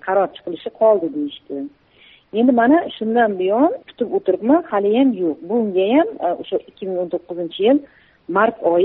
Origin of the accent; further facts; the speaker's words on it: Kazakhstan; moved away; o'zim tug'ilib o'sgan yurtimga bora olmayman. Borishim uchun ana Qozog'iston Respublikasining posolstvosiga borib, viza ochishim kerak.